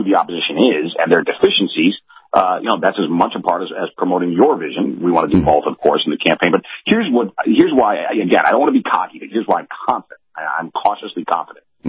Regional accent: United States; as an American I want to see good debate

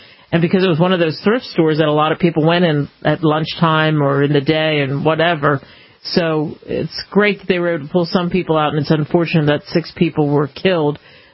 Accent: Philadelphia, Pennsylvania, United States; born or raised there

